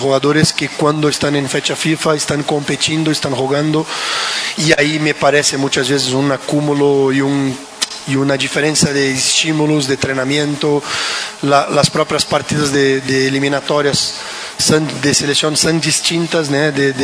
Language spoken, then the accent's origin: Spanish; Brazil; Spanish is a second language; Yo vengo de Brasil